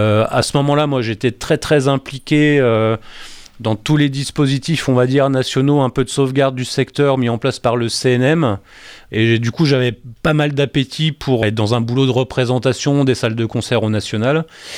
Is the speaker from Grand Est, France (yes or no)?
yes; Grand Est, France; also born or lived in Nancy; Je suis originaire des Ardennes. J'ai grandi là-bas